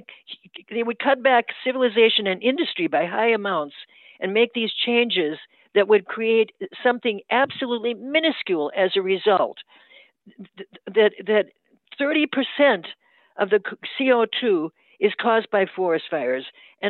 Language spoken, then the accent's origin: English; St. Paul, Minnesota, United States; When I was growing up in St. Paul, Minnesota, which is really a weather disaster place